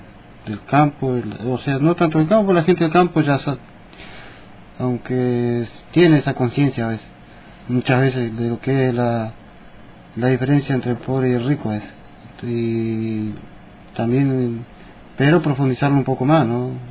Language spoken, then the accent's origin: Spanish; Comodoro Rivadavia, Chubut, Argentina; Yo nací y me crié en Comodoro, que es muy difícil vivir ahí.